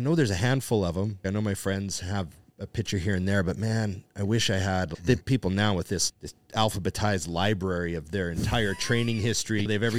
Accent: Canada; Plus I'm a Canadian.

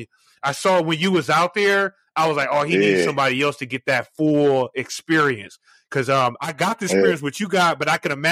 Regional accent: Los Angeles, California, United States; moved away as an adult; Because I'm originally from Los Angeles

